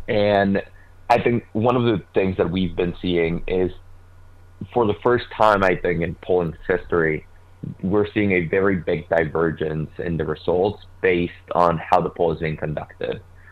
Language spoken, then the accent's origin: English; Mexico; English is a second language; moved away as an adult; now in United States; I'm an immigrant from Mexico, and I moved here in the middle of the Trump administration during the Muslim ban conversation.